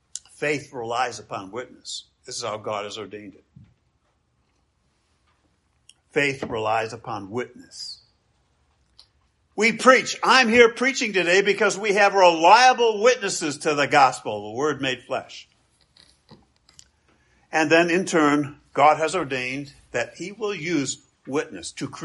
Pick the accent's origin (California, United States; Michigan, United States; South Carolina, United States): Michigan, United States; Grand Rapids; city archives of Grand Rapids, Michigan, where he contracted to build so much of the north end of my hometown.